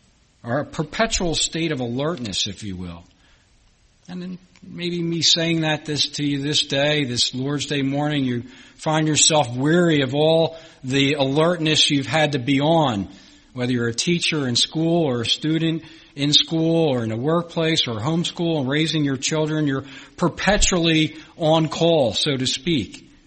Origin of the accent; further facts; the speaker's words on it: Philadelphia, Pennsylvania, United States; And I said, "I grew up in Philadelphia."